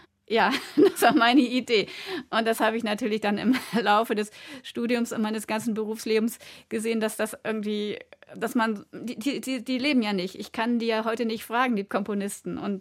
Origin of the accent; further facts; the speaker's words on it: Schleswig-Holstein, Germany; ich komme vom Dorf, aus Schleswig-Holstein